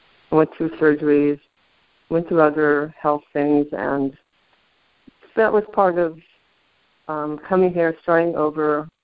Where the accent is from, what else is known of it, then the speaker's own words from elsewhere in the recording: Arizona, United States; moved away as an adult; Well, even though I had a great childhood growing up in Arizona, at some point I had to to leave Arizona because culturally it's also a desert.